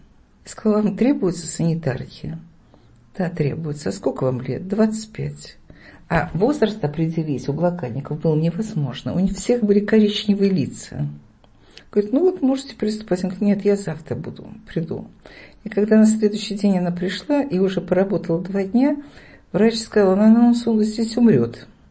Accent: Moscow, Russia; Во время войны началась эвакуация. Мы же москвичи, и срочно эвакуировались. Эвакуировали нас в Казахстан.

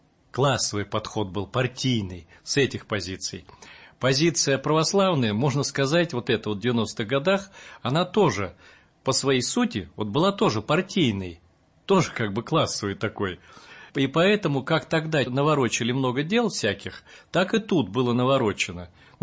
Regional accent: Buryatia, Russia; я из Бурятии родом, из Забайкалья.

